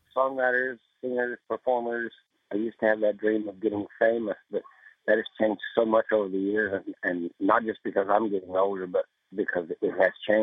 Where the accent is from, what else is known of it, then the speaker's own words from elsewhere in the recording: Kentucky, United States; wanted us to be proud of being from Kentucky. And I don't know if my granny ever thought of herself as Appalachian as much as she thought of herself as Kentuckian